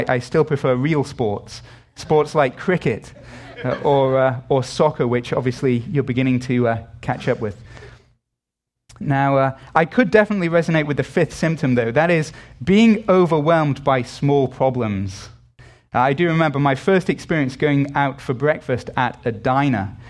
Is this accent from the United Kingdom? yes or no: yes; United Kingdom; being British.